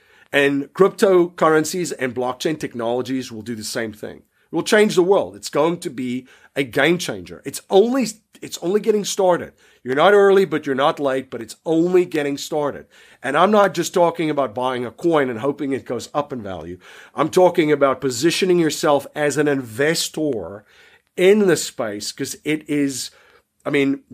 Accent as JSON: {"language": "English", "country": "South Africa", "tie": "born or raised there", "said": "I remember growing up in South Africa, there was a ton of beach towns"}